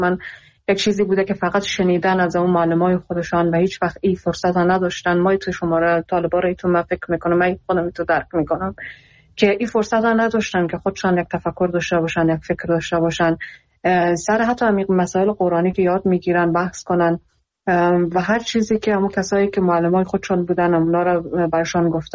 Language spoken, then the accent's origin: Persian; Iran; خودم در ایران بزرگ شدم و اونجا درس خوندم